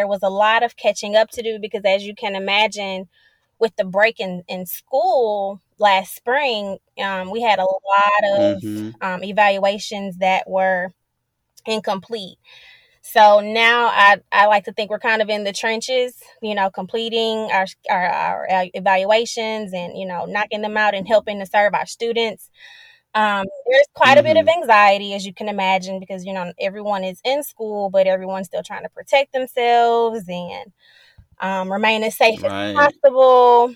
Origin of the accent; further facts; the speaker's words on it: East St. Louis, Illinois, United States; Well, I am originally from East St. Louis, Illinois, a small city right outside of St. Louis. It's where I spent most of my childhood. My parents and younger brother currently still reside there.